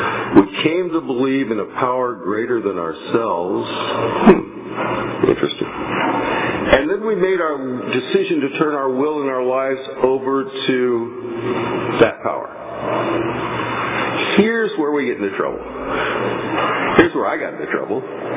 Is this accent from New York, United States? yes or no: no; Kansas, United States; now in Visalia, United States; I started out in the Midwest. Unlike a lot of you, I'm not from Visalia originally. I'm from the dirtier part of Kansas. And grew up in a farm for the first few years of my life.